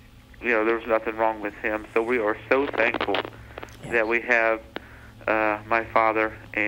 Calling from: Ohio, United States

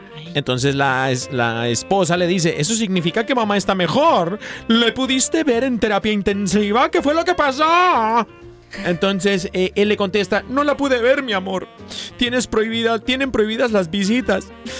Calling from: San Cristóbal de las Casas, Chiapas, Mexico; de San Cristóbal de las Casas, Chiapas.

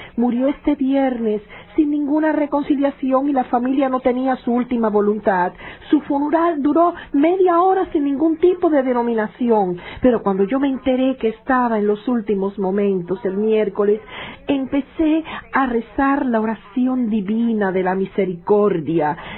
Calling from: Illinois, United States; De Illinois.

